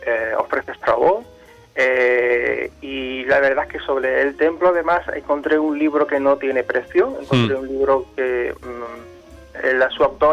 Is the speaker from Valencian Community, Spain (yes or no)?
no; Cádiz, Andalusia, Spain; la pasión específicamente por la historia de mi tierra, de Cádiz